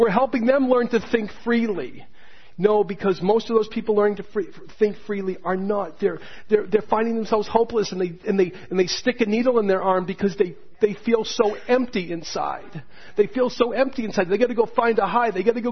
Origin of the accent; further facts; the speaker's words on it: Hanson, Massachusetts, United States; I grew up in Hanson. My dad's here today.